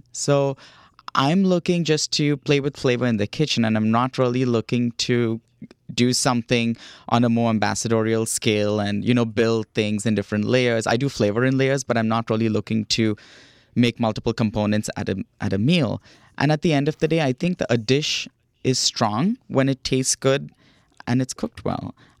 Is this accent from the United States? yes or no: no; India; It reminds me of some of the dishes that I grew up with in India, but in a very different way.